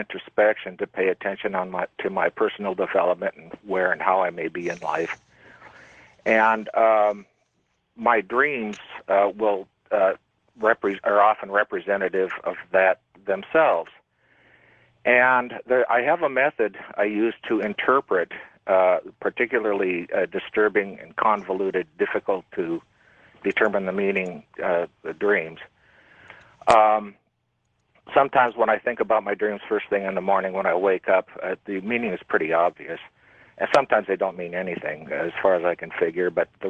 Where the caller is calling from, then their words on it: Phoenix, Arizona, United States; Good morning. … I'm calling from Phoenix.